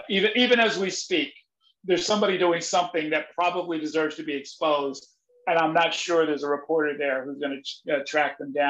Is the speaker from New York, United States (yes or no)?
yes; New Rochelle, New York, United States; I grew up steeped in New York politics. I knew a lot more about the politics of New York City than about the politics of New Rochelle